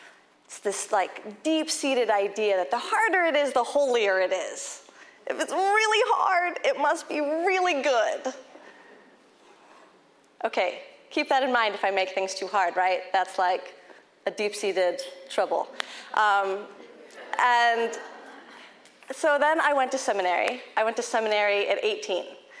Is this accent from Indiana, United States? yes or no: yes; Indiana, United States; I come from the Midwest, I come from Indiana, and I'd never met a woman in ministry.